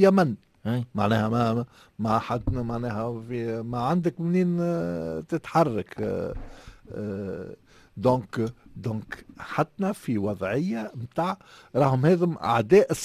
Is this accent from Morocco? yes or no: no; Tunisia; احنا عندنا في تونس تقريبا 205-210 آليات